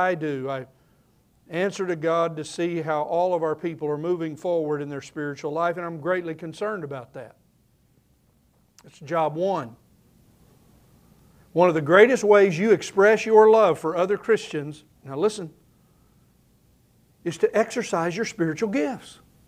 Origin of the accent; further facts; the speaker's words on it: Oklahoma City, Oklahoma, United States; I'm thankful for those who took care and helped me along in the little Baptist church I grew up in Oklahoma City.